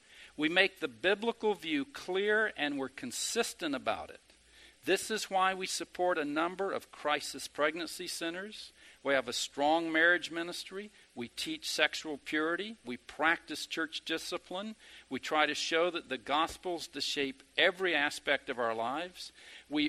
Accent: the South, United States; Now let me just speak frankly. I grew up in the South.

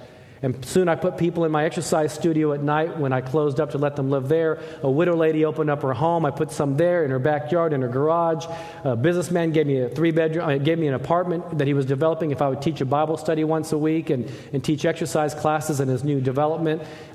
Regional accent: San Diego, California, United States; also born or lived in Japan; even though I was born in Japan, grew up in San Diego for my younger years

